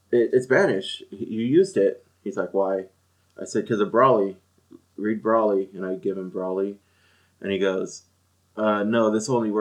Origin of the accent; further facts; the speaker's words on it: California, United States; Like, they knew I was from NorCal because I had my jersey on.